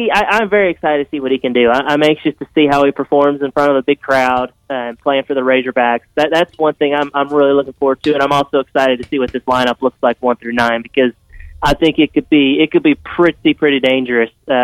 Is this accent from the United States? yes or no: no; Springdale, Newfoundland and Labrador, Canada; He's from Springdale Harbor. Springdale's my hometown. I've actually watched Blake Adams play since he was about 7 or 8 years old.